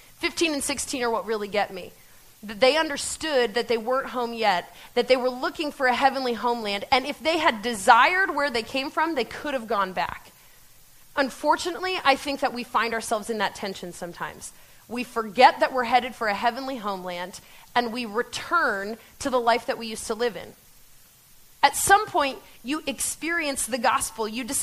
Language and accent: English; Pennsylvania, United States; now in Ohio, United States; But I grew up in Pennsylvania, in kind of Pennsylvania Dutch country. Is anyone else from Pennsylvania Dutch country?